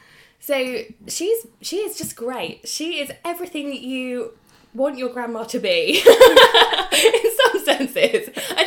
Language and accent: English; United Kingdom; Which probably seems a bit crazy to us as lucky British systems with the NHS.